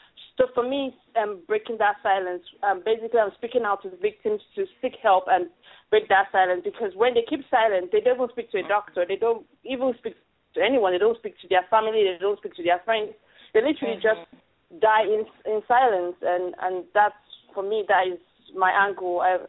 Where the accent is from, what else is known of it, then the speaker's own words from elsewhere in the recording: Nigeria; being a Nigerian and being raped in a society in that kind of environment